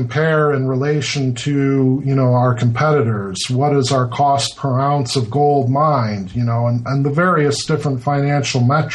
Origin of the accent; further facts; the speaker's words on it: Detroit, Michigan, United States; also born or lived in Houston; And I am originally from Detroit, and I live in the Detroit area now.